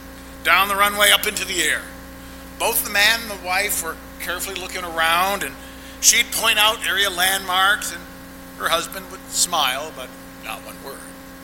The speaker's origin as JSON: {"language": "English", "region": "Massachusetts", "country": "United States", "said": "And I come from the Berkshire Hills, many of you know that. So I have a different experience of New England than many of you."}